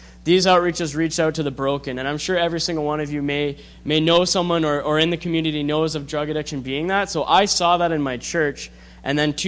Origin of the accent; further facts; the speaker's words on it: North Bay, Ontario, Canada; I'm 23 years old, and I'm from North Bay, Ontario. I grew up with my mother and my sister.